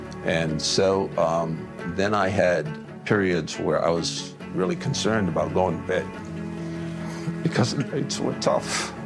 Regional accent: Providence, Rhode Island, United States; born there; I was born in Providence, Rhode Island.

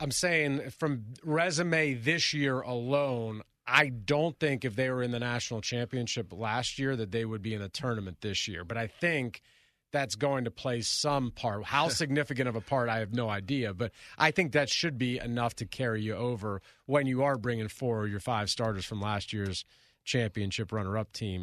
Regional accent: Midwest, United States; I'm from the Midwest, and I'm telling you that's absolutely right.

